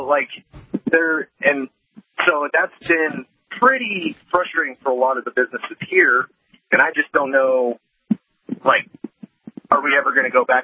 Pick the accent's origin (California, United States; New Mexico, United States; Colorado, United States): New Mexico, United States; I'm like, oh, yeah, I'm from New Mexico.